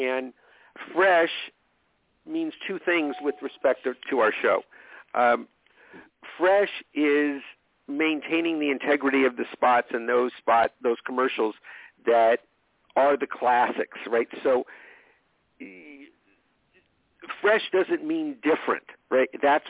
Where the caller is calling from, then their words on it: Los Angeles, California, United States; From Los Angeles.